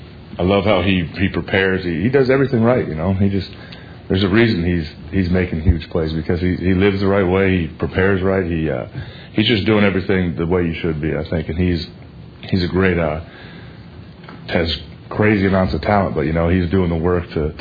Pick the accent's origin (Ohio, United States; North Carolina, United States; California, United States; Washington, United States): Ohio, United States; Even growing up in Ohio, being around the game before I was even in college, you know, middle school, high school